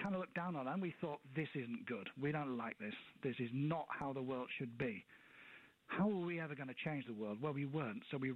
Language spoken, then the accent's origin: English; Yorkshire and the Humber, United Kingdom; now in Essex, United Kingdom; I mean, you may have detected from my accent that I'm not actually local to Essex. I've lived here for 35 years, but I originate from Yorkshire, and down here it sounds as if I should be a farmer.